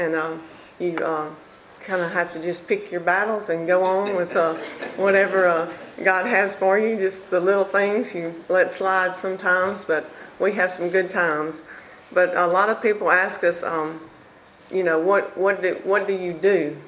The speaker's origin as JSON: {"language": "English", "town": "Byram", "region": "Mississippi", "country": "United States", "said": "We are from Mississippi, from Byram, Mississippi."}